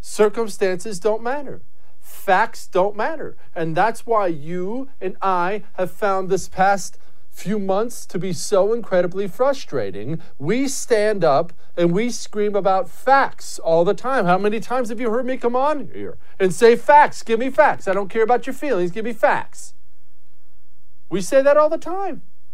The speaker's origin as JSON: {"language": "English", "region": "Montana", "country": "United States", "tie": "born or raised there", "said": "I grew up in Montana and I love New York City."}